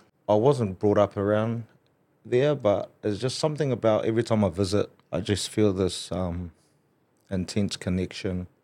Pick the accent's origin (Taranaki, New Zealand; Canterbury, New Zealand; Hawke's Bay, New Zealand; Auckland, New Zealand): Hawke's Bay, New Zealand; Hastings; now in Australia; Although my roots began there on my grandmother's side, my father's side. But I was born and bred in Hastings, a little place called Flaxmere. And then made my way over here.